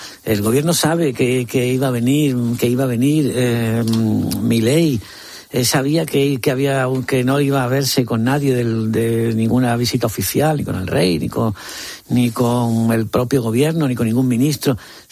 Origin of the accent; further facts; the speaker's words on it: Spain; la víctima real somos los españoles ya. que no queremos trincheras.